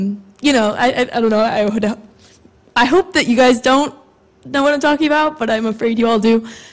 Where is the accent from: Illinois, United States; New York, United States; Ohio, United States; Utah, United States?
Ohio, United States; So I'm from Ohio, and I've got plenty of people back there